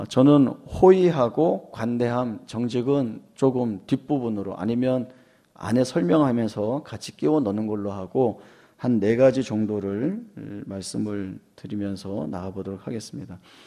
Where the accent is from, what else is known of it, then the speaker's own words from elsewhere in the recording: Mapo-gu, Seoul, South Korea; 제가 어렸을 때 마포구에 살았는데요. 동네에 거지 한 분이 계셨어요.